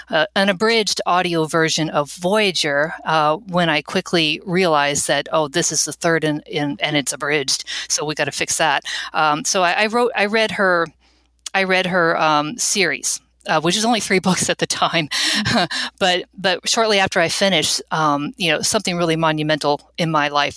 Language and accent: English; Maryland, United States; also born or lived in Virginia; I was raised on the East Coast. I was born in Virginia, raised in Maryland, but I never really felt drawn or that interested in American history.